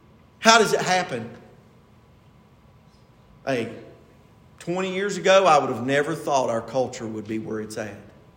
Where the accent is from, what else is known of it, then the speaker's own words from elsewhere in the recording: Delbarton, West Virginia, United States; I was raised in Dale Barton.